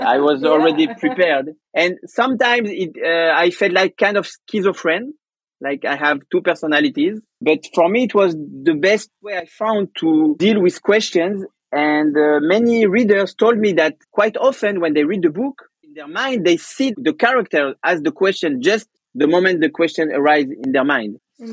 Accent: France; born there; English is a second language; I'm not a Native American speaker. Yeah. I was born in France

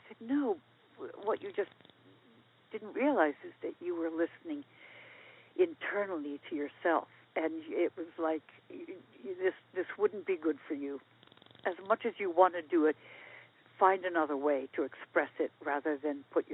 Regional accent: United States; Now, so I was raised in the United States, and success in the United States was to be successful earning money, basically.

